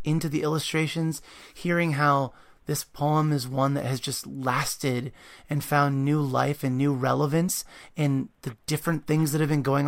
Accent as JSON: {"language": "English", "region": "Maryland", "country": "United States", "said": "We were talking about how we're both from Maryland."}